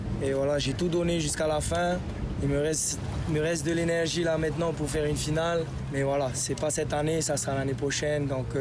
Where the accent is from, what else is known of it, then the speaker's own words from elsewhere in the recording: Teahupo'o, Tahiti, French Polynesia; je suis super content d'un autre côté d'avoir représenté Tahiti. Hein. Ici, chez moi, à Teahupo'o